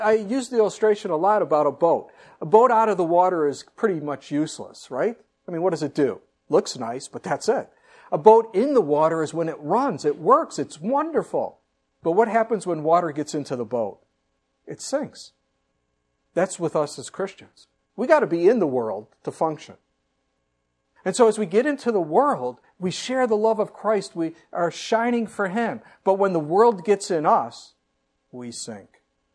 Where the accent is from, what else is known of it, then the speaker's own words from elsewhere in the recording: Illinois, United States; now in Arizona, United States; and I moved from Illinois all the way out to Arizona.